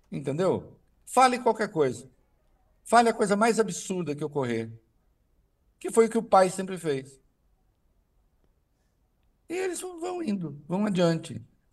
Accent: Santa Catarina, Brazil; nós aqui, de Santa Catarina

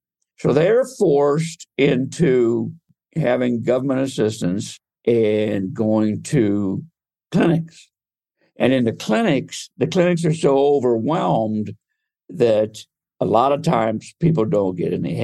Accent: Delaware, Ohio, United States; I am from Delaware, Ohio. I was born in 1948, so I'm an old man.

